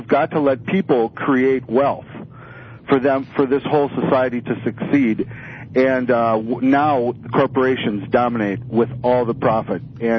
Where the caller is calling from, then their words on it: Minnesota, United States; from Minnesota.